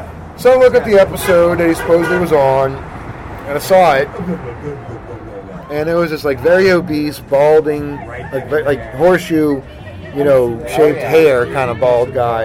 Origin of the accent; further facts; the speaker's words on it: Chalmette, Louisiana, United States; Because I've been in a million fights. I grew up in Chalmette, dude.